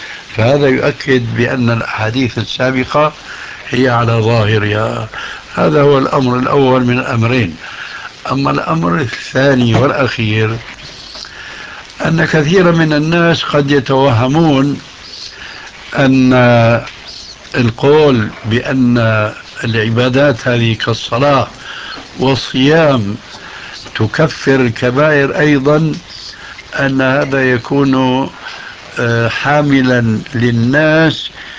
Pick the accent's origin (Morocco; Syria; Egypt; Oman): Syria; وكما يقول عندنا في سوريا: نحط رجلنا بقى مية باردة